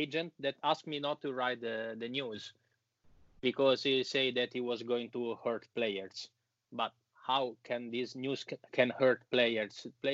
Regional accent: Rome, Lazio, Italy; now in Milan, Italy; I'm Italian from Rome, even if I live in Milan.

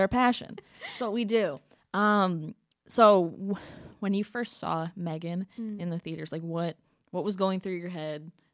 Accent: Wisconsin, United States; Wisconsin.

